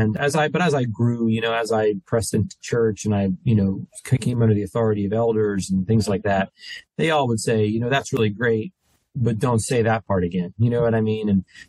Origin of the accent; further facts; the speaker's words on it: New Jersey, United States; Back, I'm from New Jersey. So I went to Rutgers University to be a foreign language teacher.